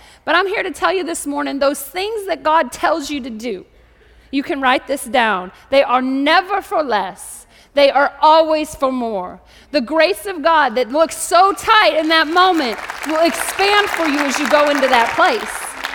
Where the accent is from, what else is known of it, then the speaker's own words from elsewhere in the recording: Canada; I'm Canadian. I don't like hockey either. Don't tell anybody. I think I get disowned by Canada. It's a good thing I live here.